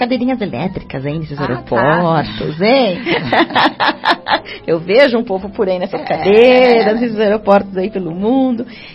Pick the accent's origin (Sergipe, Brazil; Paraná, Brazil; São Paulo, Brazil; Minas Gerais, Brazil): São Paulo, Brazil; moved away; Eu também, quando eu falo tempo, você percebe, eu sou paulistana.